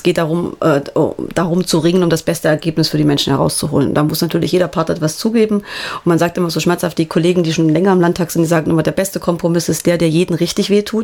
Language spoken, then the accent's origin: German; Thuringia, Germany; Also ich wohne ja im ländlichen Raum, ich komme aus dem Landkreis Saalfeld-Rudolstadt, ich wohne im kleinen 120-Seelen-Dörflein, das ist Teil einer Verwaltungsgemeinschaft